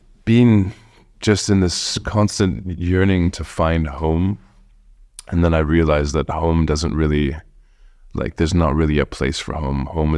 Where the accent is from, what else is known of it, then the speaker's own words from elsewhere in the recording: France; because I grew up in France for quite a bit.